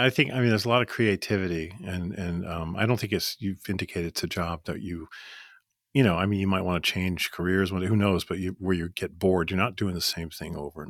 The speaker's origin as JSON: {"language": "English", "region": "Illinois", "country": "United States", "tie": "born or raised there", "said": "So I grew up in the Chicago suburbs, I think I may have told you"}